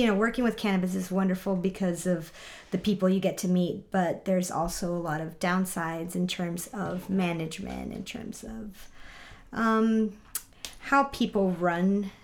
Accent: San Miguel de Allende, Guanajuato, Mexico; moved away as an adult; also born or lived in Dallas, United States; now in California, United States; I was born in Dallas, Texas, and I grew up in San Miguel de Allende, Guanajuato, in Mexico. Back in 2011, I moved to California, and I began my career.

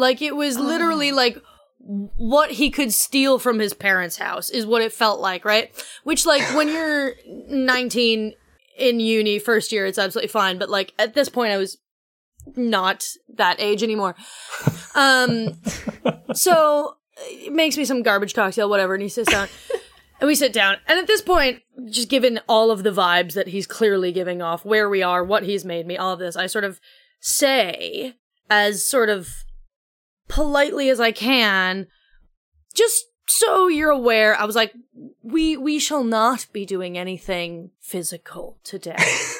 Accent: Ottawa, Ontario, Canada; also born or lived in Toronto; now in London, United Kingdom; Hello from lovely Northeast London in my flat. I am originally from Canada. I was born in Ottawa, moved to Toronto, and now I live in London. Been here for 4 years.

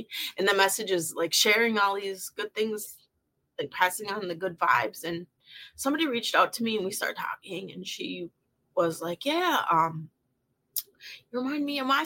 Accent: Menominee Reservation, Wisconsin, United States; now in Kenosha, United States; I'm from Wisconsin. I live in Kenosha, Wisconsin. Originally from the Menominee Reservation. And so I guess to start with that for a little bit about myself, I did grow up on the reservation and then left for several reasons.

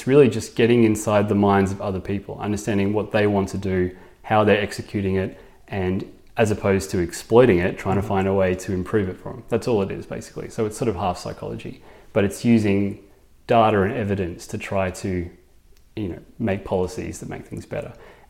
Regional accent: Australia; You know, as an Australian, it's just not a career option at all.

